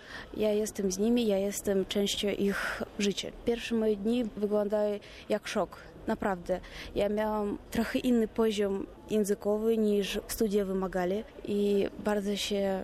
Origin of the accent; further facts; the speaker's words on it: Russia; Polish is a second language; Pomagało mi to, że jestem Rosjanką i mam podobne gramatyki.